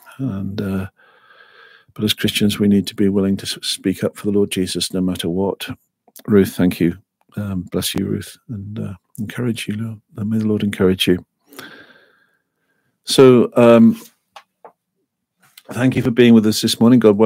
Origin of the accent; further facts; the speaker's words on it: England, United Kingdom; So Anzac Day does mean something to me as well as an Englishman.